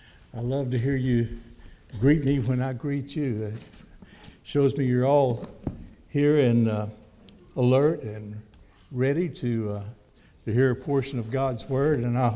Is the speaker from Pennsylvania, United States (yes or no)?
no; Conway, Arkansas, United States; also born or lived in Little Rock; I was born in Little Rock and grew up in Conway and have spent most of my life there.